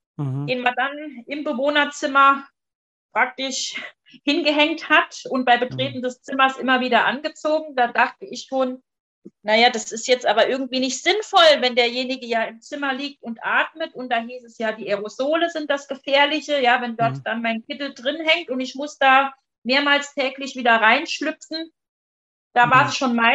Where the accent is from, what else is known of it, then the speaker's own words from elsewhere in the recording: Saarland, Germany; ich bin aus dem Saarland und arbeite im stationären Bereich, also im Pflegeheim.